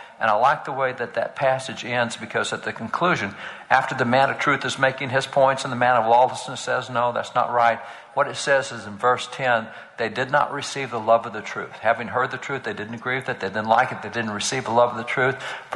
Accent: Texas, United States; like I'm a cowboy from Texas, if you live on a ranch, you know there's only 2 genders.

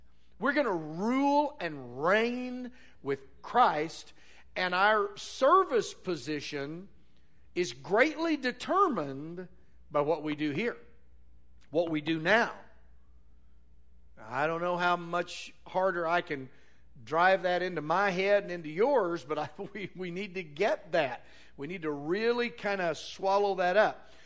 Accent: Van Buren, United States; When I grew up in Van Buren

